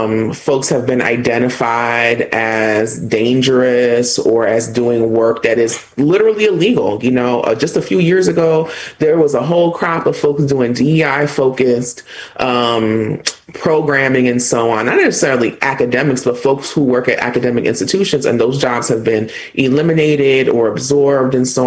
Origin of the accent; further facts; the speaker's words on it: Florida, United States; And I'm from Florida, where some of the worst book banning is coming from, right?